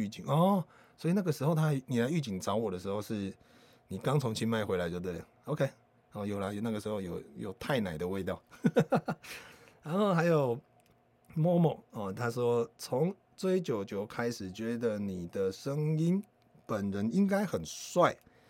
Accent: Malaysia; 我是大马人

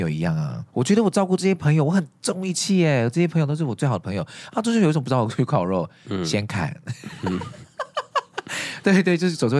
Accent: Japan; Chinese is a second language; 我们日本人就是很有那个，你知道，就我们是这样子的民族

